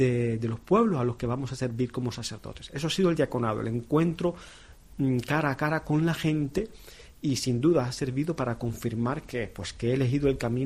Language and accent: Spanish; Cuba; Soy cubano, sí.